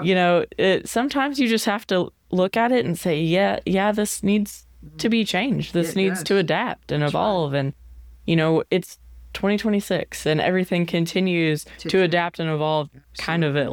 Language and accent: English; Midwest, United States; I'm also not from Arizona. I'm from the Midwest.